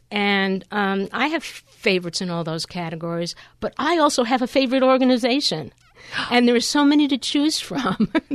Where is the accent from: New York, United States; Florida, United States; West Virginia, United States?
New York, United States; Rockaway; Yeah, now I grew up in the Rockaways.